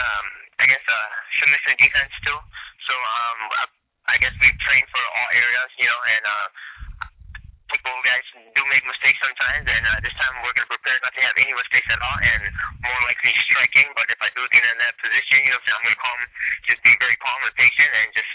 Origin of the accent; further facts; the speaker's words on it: Wausau, Wisconsin, United States; especially down here in my hometown in Wausau, too.